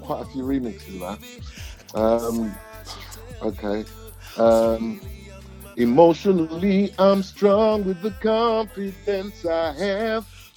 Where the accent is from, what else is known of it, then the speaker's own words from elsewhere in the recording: Hackney, London, United Kingdom; And I was born and bred in Hackney